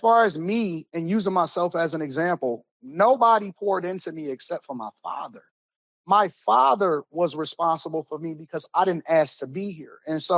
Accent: Detroit, Michigan, United States; As a person that is born and raised in Detroit, what I've seen is a predominantly Black city that was ran by Black people, Black politicians

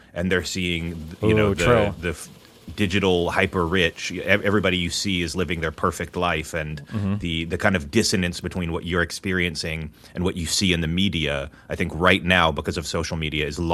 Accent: New York City, New York, United States; I'm cautiously optimistic about him right now as a New Yorker

